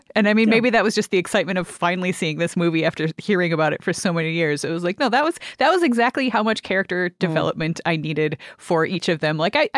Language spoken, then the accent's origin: English; Canada; as a Canadian